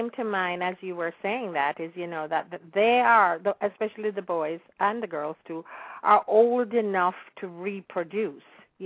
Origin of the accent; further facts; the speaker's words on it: Jamaica; Because when I was growing up in Jamaica, of course, there were not as many people